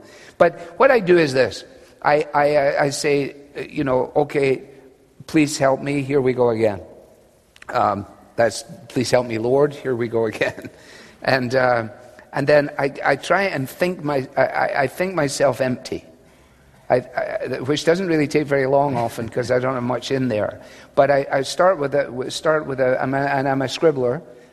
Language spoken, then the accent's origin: English; Scotland, United Kingdom; being a Scotsman, I don't want to waste money